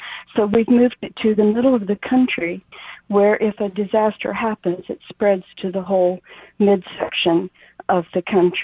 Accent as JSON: {"language": "English", "region": "Kansas", "country": "United States", "tie": "born or raised there", "said": "I grew up in Riley County. It's near and dear to my heart."}